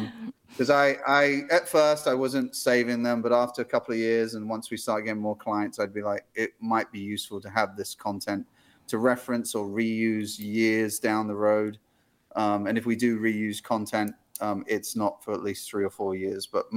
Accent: England, United Kingdom; I have to say it this way because I'm English, aluminium powder.

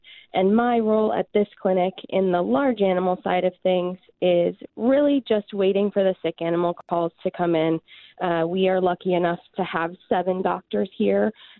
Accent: Wisconsin, United States; I was born and raised in Eustis Ford, Ended up going to undergrad up in northern Wisconsin at UW River Falls, and then life took me to Missouri for vet school, so I got to come back home to practice.

